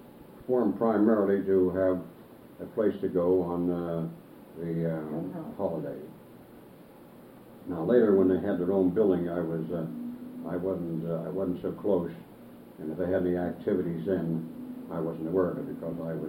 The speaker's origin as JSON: {"language": "English", "town": "Pittsburgh", "region": "Pennsylvania", "country": "United States", "tie": "born there", "said": "I was born in Pittsburgh, yeah."}